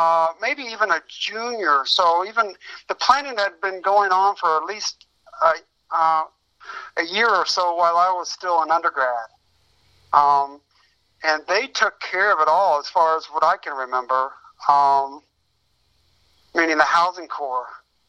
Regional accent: Indianapolis, Indiana, United States; also born or lived in Spencer; now in Illinois, United States; So I grew up in Indiana, in the Indianapolis area, and then Spencer, Indiana, and then back to Indy, and graduated from Southport High School, and then moved up here after Ball State.

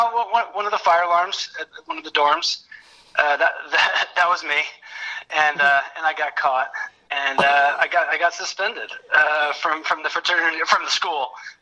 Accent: Carmel, Indiana, United States; also born or lived in Bloomington; I was born in Bloomington, Indiana.

